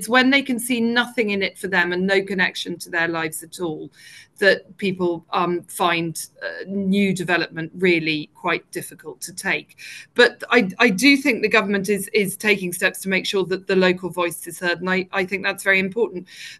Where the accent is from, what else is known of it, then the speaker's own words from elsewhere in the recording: Aino, South East England, United Kingdom; also born or lived in Banbury; I was born in Banbury, so I was born north, but I was brought up just south in a village called Aino